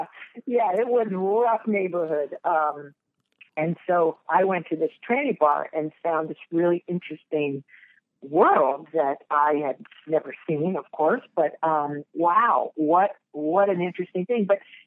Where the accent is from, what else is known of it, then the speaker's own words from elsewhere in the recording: Maryland, United States; and I grew up in Maryland, which I didn't grow up in the mountains for sure.